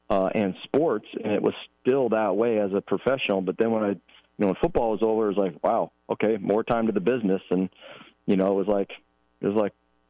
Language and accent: English; Nebraska, United States; I mean, yes, I was raised in Nebraska.